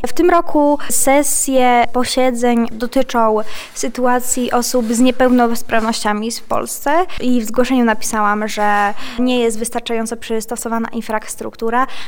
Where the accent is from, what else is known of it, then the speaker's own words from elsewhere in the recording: Tarnogród, Lublin Voivodeship, Poland; mimo że jestem z małego miasta, bo Tarnogród to jest moje rodzinne miasto